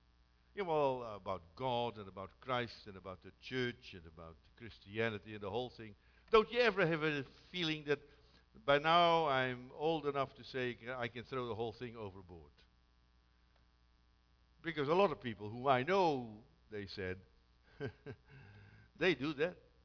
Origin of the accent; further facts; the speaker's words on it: Romania; I come from Romania.